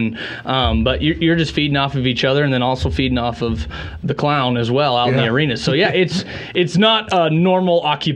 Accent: Billings, Montana, United States; Yeah, I'm excited to be back in my hometown of Billings and here for the rodeo.

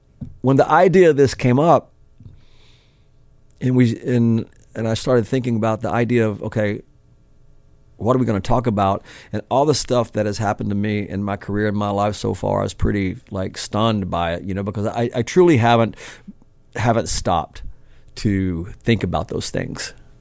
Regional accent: Knoxville, Tennessee, United States; I've got four guys that I grew up with in Knoxville and in Union County, Tennessee.

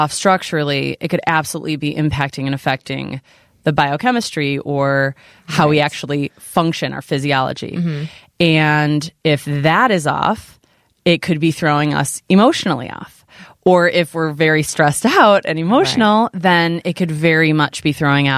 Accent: Chicago, Illinois, United States; I'm from Chicago area in the northern suburbs

